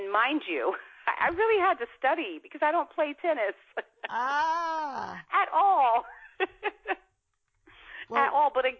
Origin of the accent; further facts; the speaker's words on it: Newark, New Jersey, United States; born there; I was born in Newark. That's an inner city.